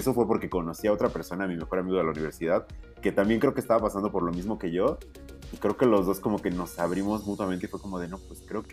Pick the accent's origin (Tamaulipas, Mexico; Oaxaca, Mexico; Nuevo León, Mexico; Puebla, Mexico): Puebla, Mexico; Tehuacán; Pero, pues bueno, sí, yo soy un chico de Tehuacán.